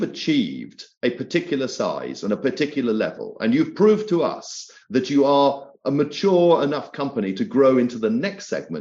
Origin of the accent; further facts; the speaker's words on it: Scotland, United Kingdom; born there; Now, I'm Scottish by birth